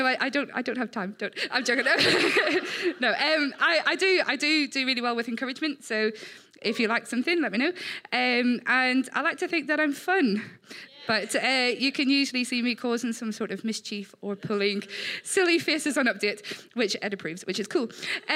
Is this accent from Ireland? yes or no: yes; Ireland; I am Irish, but I will try to speak properly so that you can understand.